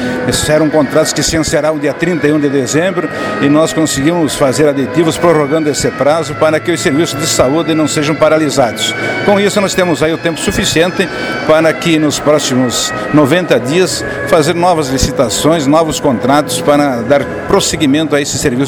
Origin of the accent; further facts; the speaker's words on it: Rio Grande do Sul, Brazil; moved away as an adult; now in Paula Freitas, Brazil; fui eleito vereador ainda na minha terra natal, lá no Rio Grande do Sul, isso em 1982. Vim de lá, transferi meu domicílio eleitoral para Paula Freitas